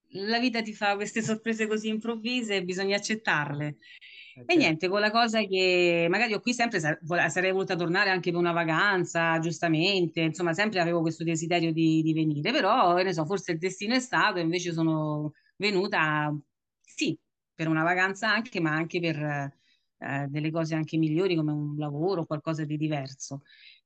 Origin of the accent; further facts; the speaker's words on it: Sydney, New South Wales, Australia; sono nata a Sydney, una suburban qui di Sydney, e sì, siamo sempre qui. Io e un altro fratello siamo nati